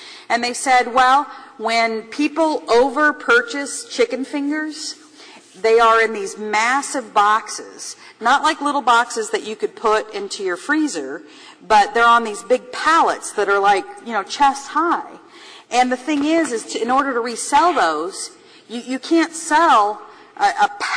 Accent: Kansas City, Missouri, United States; born there; I firmly believe it's because I was born in Kansas City.

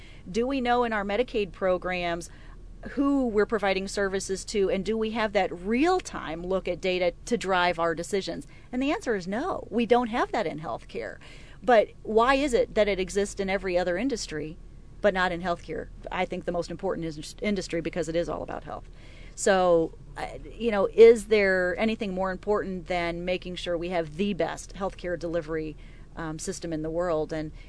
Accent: Missouri, United States; Best part is I get to be home in Missouri, in my hometown, and do what I'm passionate about here for the state of Missouri.

